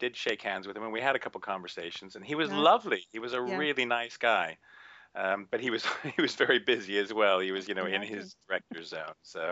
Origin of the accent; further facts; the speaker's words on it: United States; moved away as an adult; now in United Kingdom; I grew up in the States. I did all my training in the States. But I met a lovely British lass, and, we moved over to the UK in 1999 after I finished grad school